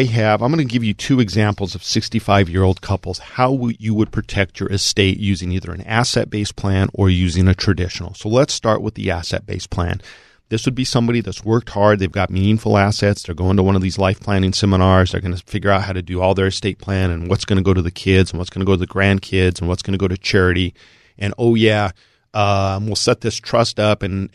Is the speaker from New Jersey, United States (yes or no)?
no; Colorado, United States; I grew up in the San Luis Valley and we had a lot of snow, but it was a dry snow.